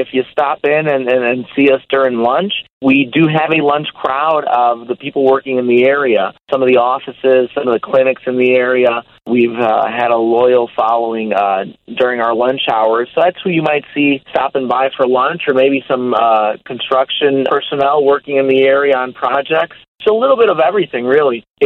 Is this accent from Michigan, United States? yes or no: no; Chicago, Illinois, United States; We're originally from the Little Village area neighborhood in Chicago.